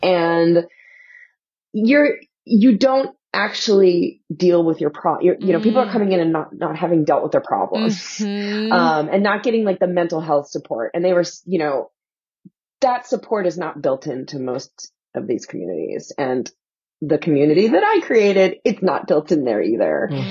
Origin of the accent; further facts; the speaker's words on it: Philadelphia, Pennsylvania, United States; my best friend, I grew up in Philly. My best friend still lives in Philly.